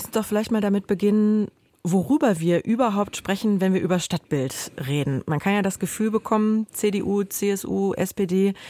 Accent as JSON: {"language": "German", "town": "Duisburg", "region": "North Rhine-Westphalia", "country": "Germany", "said": "Jetzt wird da meine Heimat Duisburg ganz gerne mal zitiert, so als schlechtes Paradebeispiel, sag ich mal."}